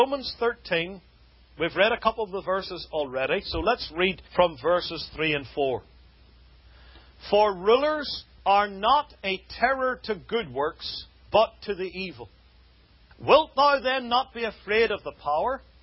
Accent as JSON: {"language": "English", "country": "United Kingdom", "said": "Of course, I come from the United Kingdom"}